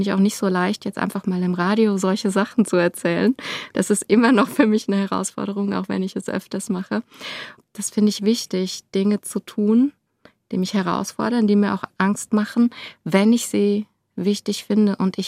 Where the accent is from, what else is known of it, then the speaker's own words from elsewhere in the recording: Hesse, Germany; Und ich bin froh, dass ich aufgewachsen bin, wo ich aufgewachsen bin, über die Möglichkeiten, die ich hatte in Nordhessen.